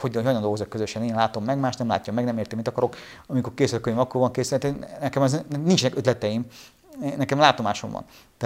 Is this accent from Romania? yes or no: yes; Romania; én ugye úgy nőttem fel, hogy nagyon gyorsan megtanultam románul, a barátaim fel román volt, románul verekedtünk